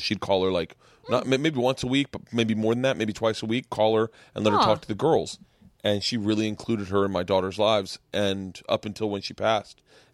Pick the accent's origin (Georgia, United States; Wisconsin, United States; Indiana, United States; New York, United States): Georgia, United States; We're from Georgia, from a small town in Georgia, at the foothills of Appalachia.